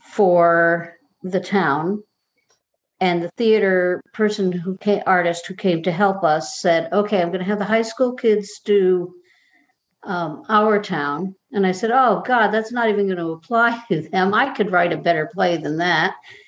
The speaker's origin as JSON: {"language": "English", "town": "Boston", "region": "Massachusetts", "country": "United States", "said": "As Debbie says, I come from the Boston area."}